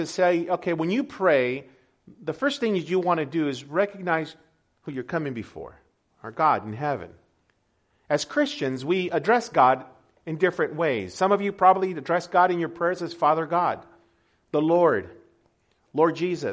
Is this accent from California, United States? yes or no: yes; California, United States; moved away; I was raised in California, and so I grew up there.